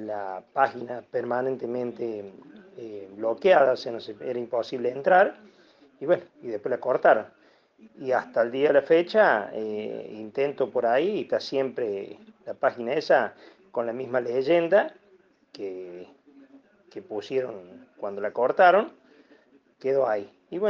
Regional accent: Villa Carlos Paz, Córdoba, Argentina; Yo soy de Villa Carlos Paz, tengo el domicilio en Carlos Paz.

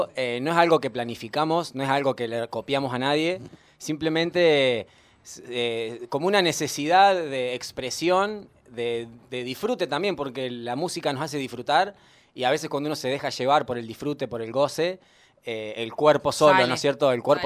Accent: Buenos Aires, Argentina; now in Villa María, Argentina; No somos de acá. Yo soy de provincia de Buenos Aires.

